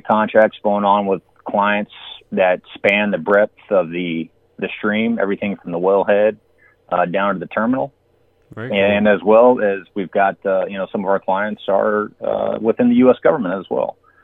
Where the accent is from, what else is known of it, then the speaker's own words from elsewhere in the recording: Odessa, Texas, United States; considering the fact I grew up in it in Odessa